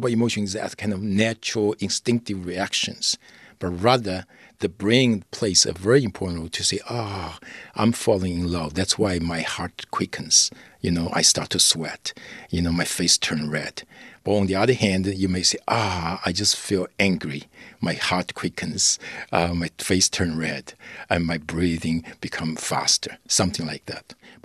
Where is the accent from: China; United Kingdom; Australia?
China; English is a second language; I grew up in China. So, and then I started to study psychology in college.